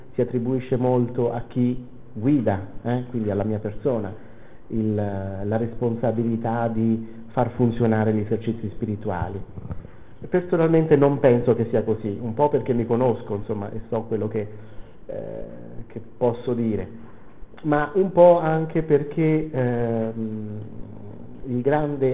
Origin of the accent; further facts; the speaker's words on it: Salerno, Campania, Italy; moved away as an adult; now in Ancona, Italy; Vengo da Ancona, ma non sono di Ancona, sono di Salerno originario, poi insomma, per amore mi sono trasferito ad Ancona